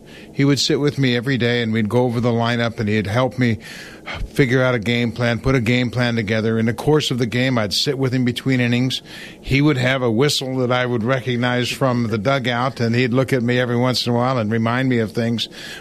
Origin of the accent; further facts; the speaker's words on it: California, United States; And, of course, I grew up in California, so I wasn't too far away from the Oakland A's down there in the Bay Area.